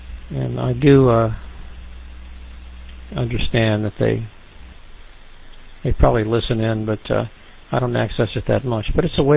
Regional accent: Philippines; moved away as an adult; now in United States; When we came from the Philippines, we had a choice.

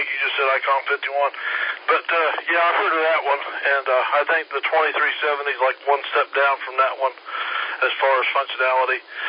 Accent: Bartlesville, Oklahoma, United States; And yes, sir, I'm originally from Bartlesville, Oklahoma, Five Land.

